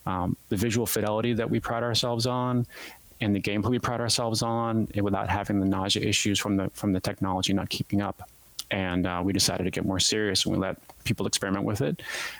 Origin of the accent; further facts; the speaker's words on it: Massachusetts, United States; now in Chicago, United States; The North Shore of Boston is where I grew up.